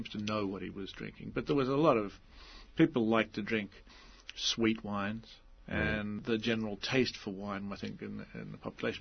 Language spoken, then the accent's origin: English; Australia; But as an Australian, you don't expect, an Australian of that time, you don't expect an Australian to be a world player in any sense at all.